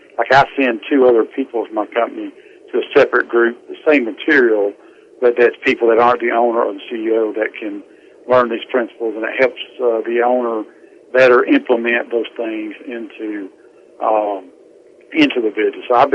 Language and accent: English; the South, United States; because I'm from the South.